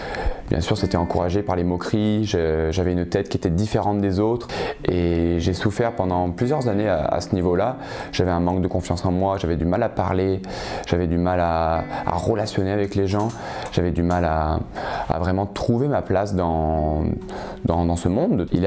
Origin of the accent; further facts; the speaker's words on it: Oyonnax, Auvergne-Rhône-Alpes, France